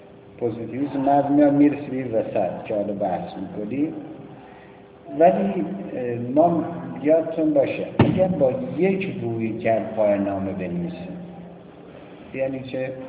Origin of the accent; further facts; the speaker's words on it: Iran; بالاخره ما ایرانی هستیم، ما شیعه هستیم، ما مسلمان هستیم، ما اینجا هستیم.